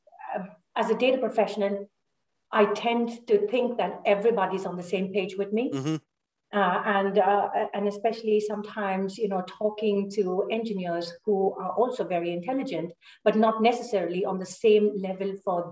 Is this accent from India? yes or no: yes; India; now in Sweden; I'm Indian.